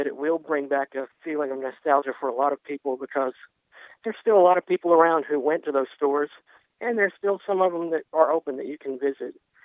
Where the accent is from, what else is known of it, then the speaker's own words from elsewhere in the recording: Albemarle, North Carolina, United States; also born or lived in California; I grew up near Charlotte in Albemarle, which is a pretty rural area.